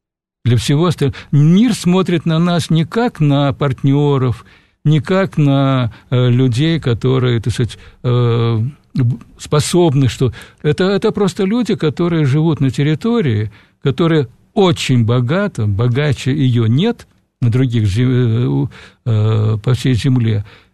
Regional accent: Kazakhstan; я казах... И насколько я себя понимаю, да, как казаха, уже много лет, много десятилетий проживающего там в другой среде, то есть в иноязычной, в поликультурной

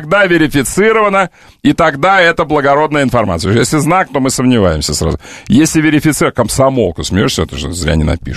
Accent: Novopavlovsk, Stavropol Krai, Russia; Я из Новопавловска. Да. Я там прописан был.

